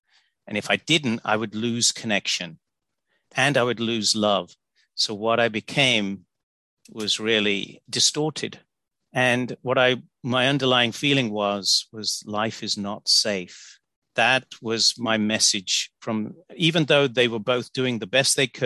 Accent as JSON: {"language": "English", "region": "England", "country": "United Kingdom", "tie": "born or raised there", "said": "And my hometown being a center of immigrants, and people were coming from the West Indies, India, Pakistan, because England had basically opened up its doors."}